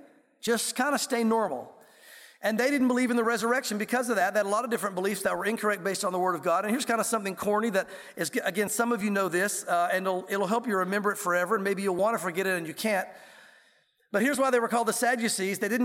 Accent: the South, United States; Growing up in the South, I remember two kinds of Christians

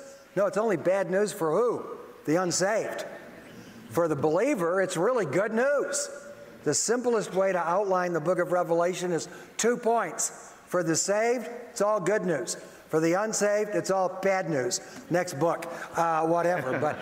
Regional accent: Detroit, Michigan, United States; So I didn't grow up in a Christian home. I was born and raised in Detroit.

